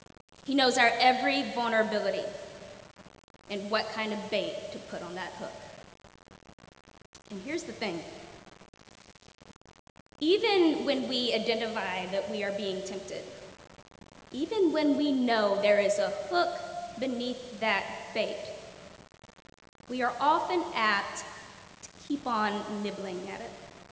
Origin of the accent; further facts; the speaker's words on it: Mississippi, United States; I spent a lot of time fishing with my dad when I was growing up in Mississippi.